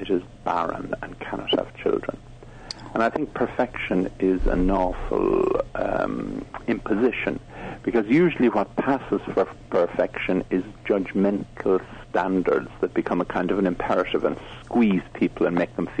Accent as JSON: {"language": "English", "region": "Munster", "country": "Ireland", "tie": "born there", "said": "I was born in the Burn in County Clare, which is this amazing limestone landscape where all the shapes of the stones are different"}